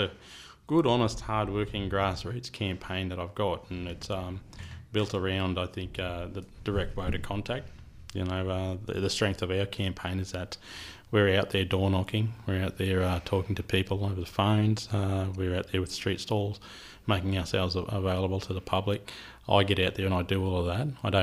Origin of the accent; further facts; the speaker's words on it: Innisfail, Queensland, Australia; I grew up in Innisfail